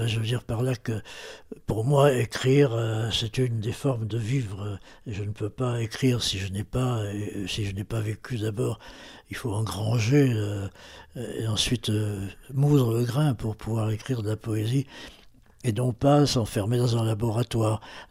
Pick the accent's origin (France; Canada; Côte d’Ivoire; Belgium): France; Occitanie; Bien, je suis occitan. Moi, je prétends être occitan de langue française. Parce que malheureusement, mon père le parlait, mon grand-père le parlait. Moi, j'ai été éduqué dans un collège où on châtillait les accents. et je n'ai pas pu apprendre la langue